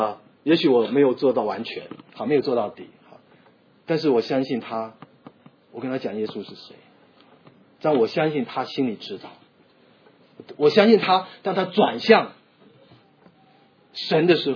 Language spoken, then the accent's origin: Chinese; China; 我们中国人对死亡是带着恐惧啊